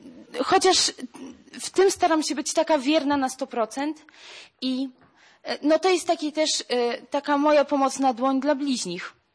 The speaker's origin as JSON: {"language": "Polish", "town": "Ostrołęka", "region": "Masovian Voivodeship", "country": "Poland", "lives_now": "Warsaw, Poland", "said": "mam 25 lat, studiuję i pracuję. Pochodzę z Ostrołęki. Teraz na co dzień mieszkam w Warszawie."}